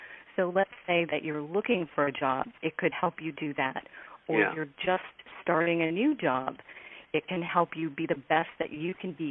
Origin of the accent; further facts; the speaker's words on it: Seattle, Washington, United States; And that's tough to do because I'm from Seattle.